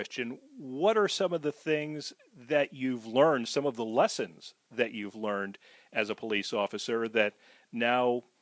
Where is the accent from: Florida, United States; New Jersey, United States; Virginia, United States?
New Jersey, United States; Cranford; Like you, I grew up in Cranford. I'm a bit older than you